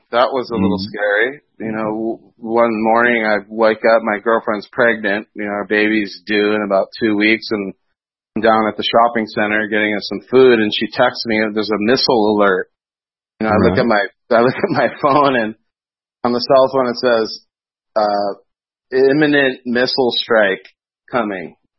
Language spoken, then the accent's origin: English; United States; Well, you know what? I have to say, as an American